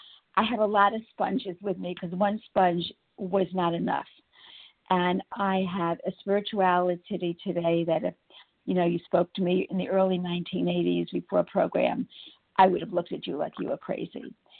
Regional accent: Florida, United States; from South Florida, recovered compulsive overeater for today.

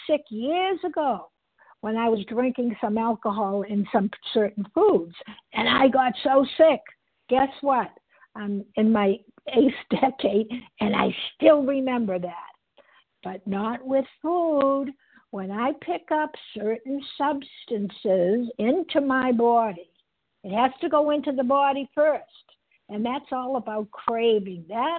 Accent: Massachusetts, United States; Pardon me. And I am from Massachusetts

